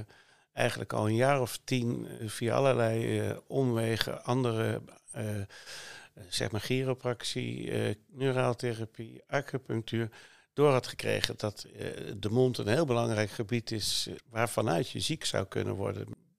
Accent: Netherlands; En ik als echte Nederlander ging ik beurskorting of cursuskorting bedingen, maar dat ging niet.

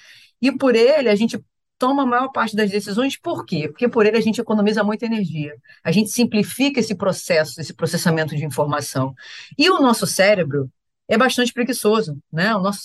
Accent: Rio de Janeiro, Brazil; Eu sou carioca

